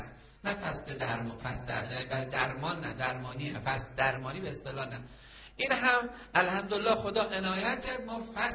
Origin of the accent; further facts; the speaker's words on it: Iran; به عنوان یک مسلمان و به عنوان یک ایرانی